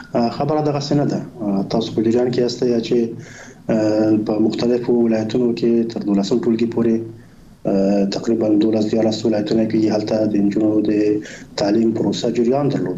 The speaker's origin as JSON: {"language": "Pashto", "country": "Afghanistan", "said": "الحمدلله موږ تاسو افغانان یو، مسلمانان یو، خپل ټولنې پیژنو"}